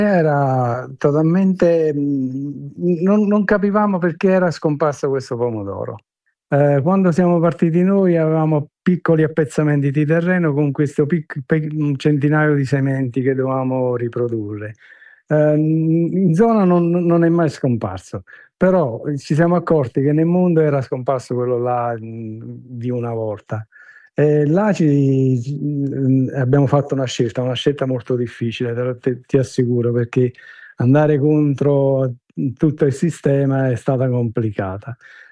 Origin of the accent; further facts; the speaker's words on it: Sant'Antonio Abate, Campania, Italy; Noi siamo di Sant'Antonio Abate.